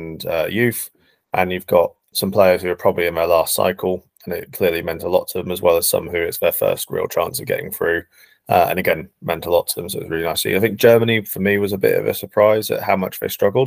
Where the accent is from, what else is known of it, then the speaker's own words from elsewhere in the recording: United Kingdom; as British people, we may be slightly biased with our comments that might follow?